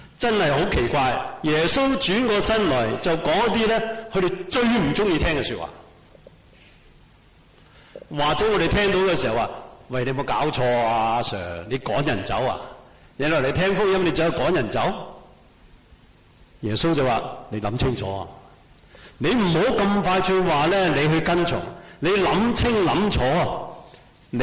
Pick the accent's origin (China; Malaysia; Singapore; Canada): China; 我哋中国人个恨字都好有趣。